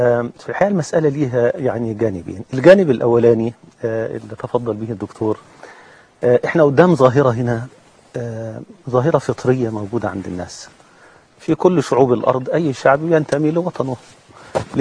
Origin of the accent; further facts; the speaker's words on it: Egypt; لا شك كلنا كمصريين نحب أن بلدنا تتقدم في كل المجالات